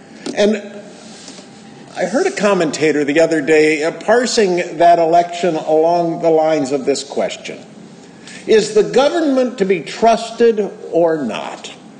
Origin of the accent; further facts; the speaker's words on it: California, United States; growing up in Burton Valley as I did